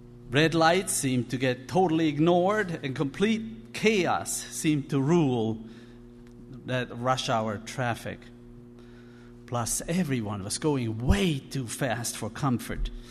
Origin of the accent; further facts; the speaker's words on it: Switzerland; Growing up in Switzerland, I had gone to church and Sunday school from early childhood on